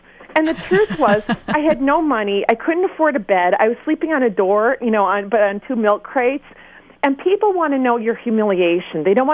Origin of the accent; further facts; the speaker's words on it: Michigan, United States; I'm from Michigan, and I was raised to be decent and considerate to other people.